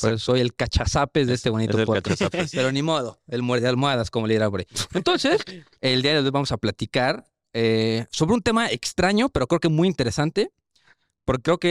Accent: Mexico

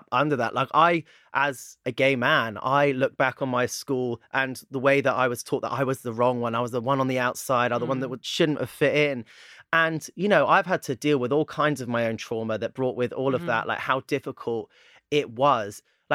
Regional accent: Plymouth, South West England, United Kingdom; I grew up in Plymouth and Plymouth is like 98% white.

